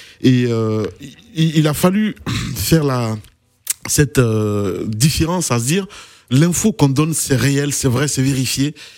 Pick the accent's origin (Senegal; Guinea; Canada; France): Guinea; parce que c'est des Guinéens, comme je suis Guinéen aussi